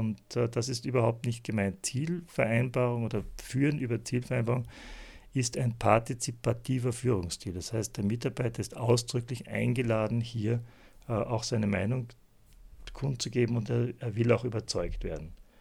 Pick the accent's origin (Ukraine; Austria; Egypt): Austria; oder bei uns in Österreich würde man sagen, den Portier